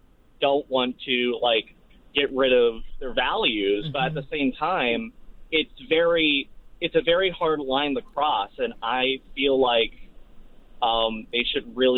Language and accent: English; Texas, United States; But at one time, I believe, and I came from Texas, mm-hmm.